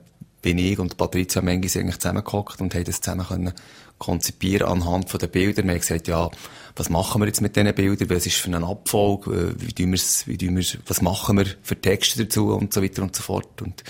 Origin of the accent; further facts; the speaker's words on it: Bern, Switzerland; Ich bin eigentlich ein Berner mit Walliser Wurzeln.